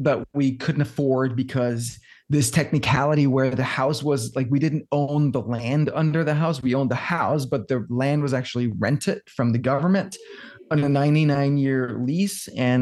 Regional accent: Denmark; now in United States; I was born and raised in Denmark. And so moving to the States some years ago, I had to retake my driver's license

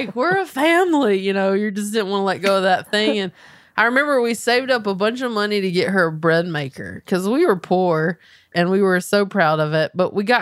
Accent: Belmont, United States; now in Los Angeles, United States; … still exists, but it is almost like … Southern, growing up in Belmont, Fortune, LA comedy.

